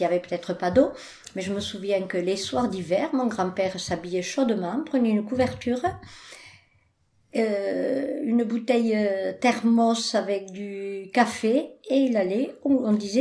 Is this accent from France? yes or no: yes; Villeneuve-la-Comtale, Occitanie, France; je suis née en 1941 à Villeneuve-la-Comtale. J'habitais à Villeneuve, donc avec mes parents, Place Carnot, avec mes parents et mes grands-parents paternels, Place Carnot.